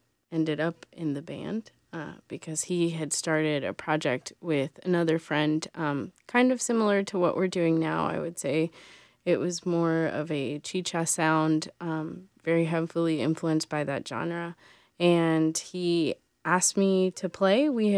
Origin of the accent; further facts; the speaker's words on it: Florida, United States; now in Charlotte, United States; Claudio and I have been here almost 19 years now. We grew up in Florida, lived in Venezuela very briefly, and then came here.